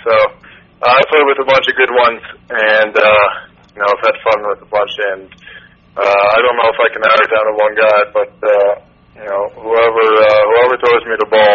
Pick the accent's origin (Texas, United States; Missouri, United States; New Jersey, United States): New Jersey, United States; Well, I grew up in New Jersey, so I was a Giants fan growing up, and I liked all the great Giants in my day.